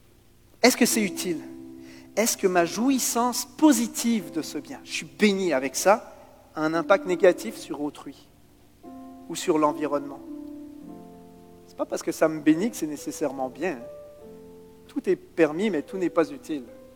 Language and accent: French; Switzerland; now in Canada; Regardez, on vient de la Suisse, un des pays les plus chers du monde. Ça fait 12 ans qu'on est au Québec quand même